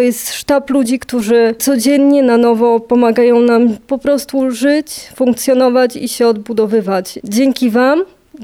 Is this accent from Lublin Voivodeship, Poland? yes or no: no; Pomeranian Voivodeship, Poland; Nie, pochodzę spod Słupska.